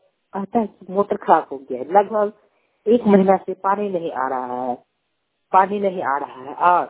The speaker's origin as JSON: {"language": "Hindi", "town": "Khutauna", "region": "Bihar", "country": "India", "tie": "born or raised there", "said": "मैं खुटौना के रहने वाला हूँ, खुटौना प्रखंड के रहने वाला हूँ, बरमतना।"}